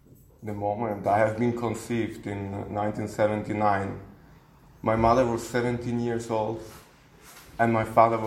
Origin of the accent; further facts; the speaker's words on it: Malaga, Andalusia, Spain; also born or lived in Vienna, Austria; I'm born in Austria, Vienna, but we moved to Spain. I grew up in Spain, in Malaga.